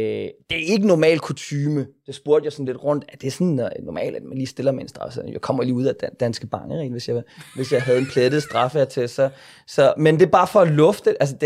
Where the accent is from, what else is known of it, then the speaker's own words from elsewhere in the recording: Odense, Region of Southern Denmark, Denmark; jeg voksede op i Odense, jeg var den eneste, min søster og jeg var den eneste udlænding på vores skole, eller anden generationsindvandrer på vores skole